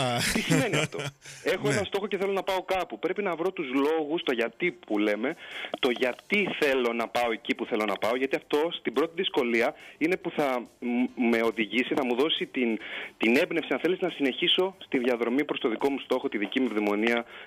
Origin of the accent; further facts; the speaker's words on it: Crete, Greece; Είναι πλέον σαν δεύτερο μου σπίτι η Κύπρος. Έτσι κατάγομαι από την Κρήτη, οπότε καταλαβαινόμαστε ως νησιώτες